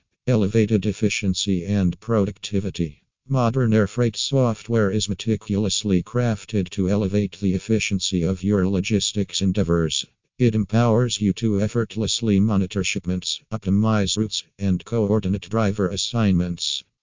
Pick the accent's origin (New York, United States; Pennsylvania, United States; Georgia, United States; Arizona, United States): Pennsylvania, United States; from Pennsylvania and USA.